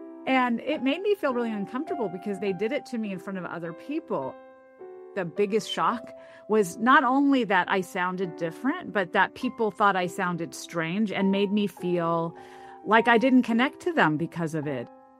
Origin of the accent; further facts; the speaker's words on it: Memphis, Tennessee, United States; I grew up in Memphis, Tennessee, definitely an accented place that was aware of its accent. All my formative accent years were there, and I didn't notice that my parents sounded different.